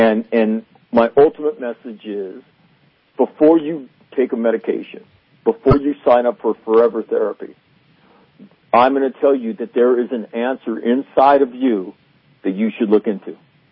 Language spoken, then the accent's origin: English; Sacramento, California, United States; I grew up in Sacramento